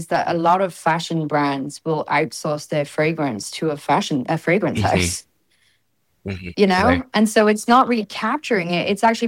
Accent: Wales, United Kingdom; I grew up in South Wales where that is not a job perspective that a lot of people will go for

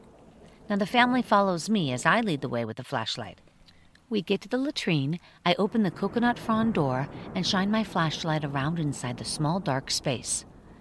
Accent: Pittsburgh, Pennsylvania, United States; So, I'm from Pittsburgh, Pennsylvania. It's in the Midwest, just south of New York.

